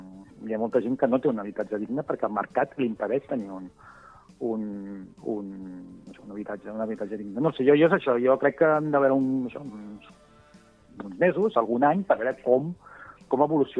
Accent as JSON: {"language": "Catalan", "region": "Catalonia", "country": "Spain", "said": "aquí a la zona on sóc jo del Baix Gaià"}